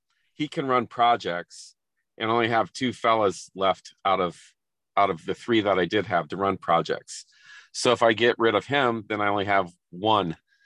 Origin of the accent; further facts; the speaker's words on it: Ohio, United States; I'm from Northwest Ohio. I have a highway construction company.